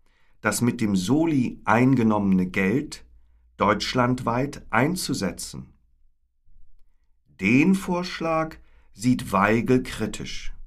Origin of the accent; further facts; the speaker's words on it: Afghanistan; moved away as an adult; Ich komme aus Afghanistan. Ich bin der erste Moslem im Betrieb.